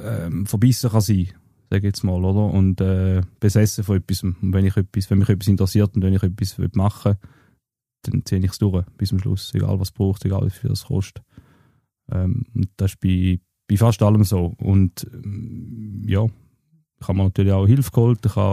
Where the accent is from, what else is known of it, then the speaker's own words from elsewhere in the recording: Thurgau, Switzerland; ich bin aufgewachsen am Thurgau. Wartwiningen, das ist das Nachbardorf von Wittwilen.